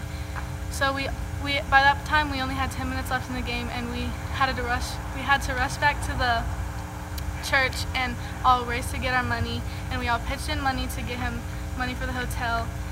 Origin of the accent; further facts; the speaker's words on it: Round Rock, Texas, United States; I'm from Round Rock, Texas